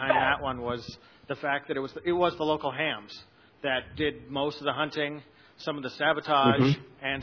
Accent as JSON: {"language": "English", "town": "Albuquerque", "region": "New Mexico", "country": "United States", "said": "from Albuquerque, Mexico."}